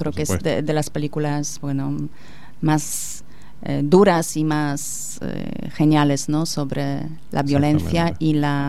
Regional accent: Poland; Porque yo soy polaca y es mi cultura

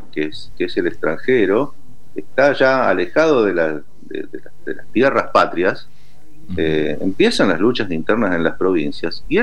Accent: Avellaneda, Buenos Aires Province, Argentina; Yo soy avellanedense, bonaerense. Nacido y criado.

